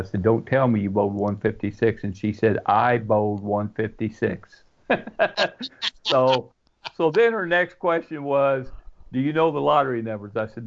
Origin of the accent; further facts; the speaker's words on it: Midwest, United States; I'm from the Midwest.